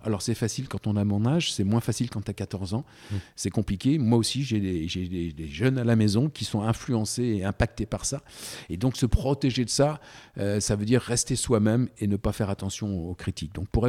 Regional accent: La Rochelle, Nouvelle-Aquitaine, France; Et un jour, je rentre donc, chez moi à La Rochelle.

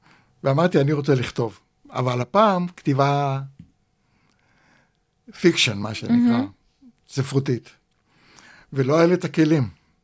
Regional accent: Rishpon, Central District, Israel; also born or lived in Shefayim; נולדתי בקיבוץ שפעים. ואחרי הפילוג הגדול, בשנת 50, ההורים עזבו את הקיבוץ ועברו לרשפון המושב.

